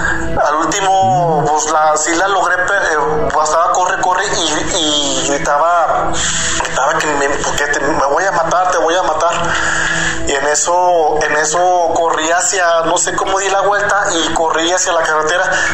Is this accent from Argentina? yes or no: no; Zacatecas, Mexico